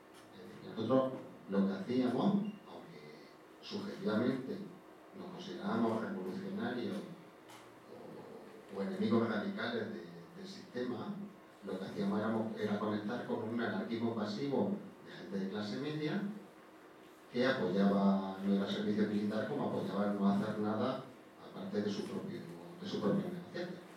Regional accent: Linares, Andalusia, Spain; En Jaén también, yo soy de Linares

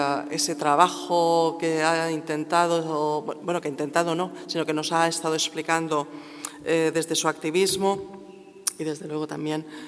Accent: Valencian Community, Spain; first language Valencian; Spanish is a second language; now in Madrid, Spain; Bueno, yo soy valenciana, pero afincada en Madrid. Y desde hace ya muchos años. Soy valenciano parlante, pero al final siempre hablo en castellano.

